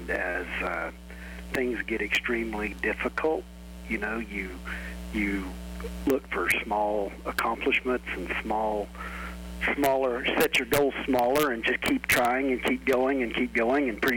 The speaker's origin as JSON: {"language": "English", "town": "May", "region": "Oklahoma", "country": "United States", "tie": "born or raised there", "said": "Well, I guess what I'd say is growing up at May, Oklahoma, and graduating with a class of 8 at Fort Supply, you learn that there's not very many people to get the job done"}